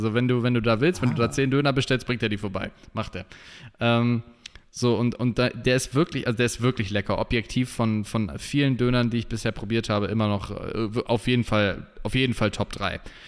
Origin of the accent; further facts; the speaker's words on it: Garbsen, Lower Saxony, Germany; da wo ich herkomme, in Garbsen bei Hannover, bei Hamburg